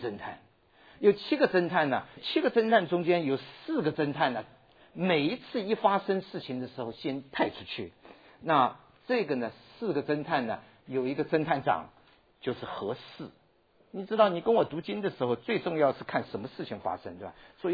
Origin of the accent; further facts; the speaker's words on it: China; born there; moved away; 我第一次回到中国大陆，我生在上海附近，回到中国大陆的时候是在1994年